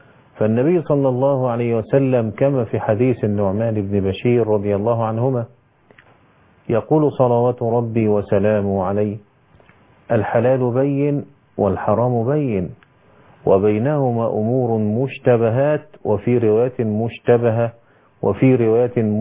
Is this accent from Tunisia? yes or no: no; Egypt; وانتهى الأمر عندنا في مصر في منتصف الخمسينيات إلى صدور قانون يعرف بحق المؤلف